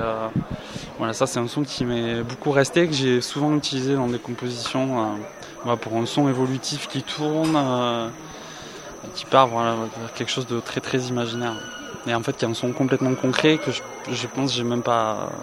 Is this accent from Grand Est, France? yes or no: no; Albi, Occitanie, France; born there; also born or lived in Toulouse / Paris; Ouais, je suis originaire de la région de Toulouse. Je suis né à Albi, j'ai fait une partie de mes études à Toulouse.